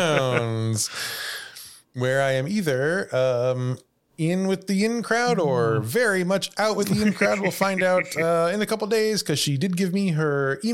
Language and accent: English; Chicago, Illinois, United States; But I think when I told them I was from Chicago